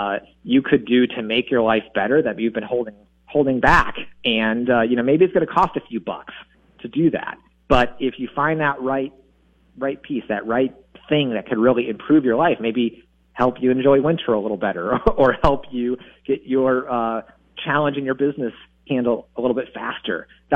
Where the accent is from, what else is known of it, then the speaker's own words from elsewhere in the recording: Ohio, United States; also born or lived in Iowa; it took me decades of being a Midwesterner, first in Ohio and then here in Iowa